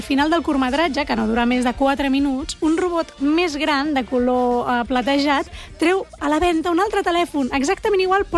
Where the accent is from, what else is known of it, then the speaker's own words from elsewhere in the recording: Catalonia, Spain; Som catalans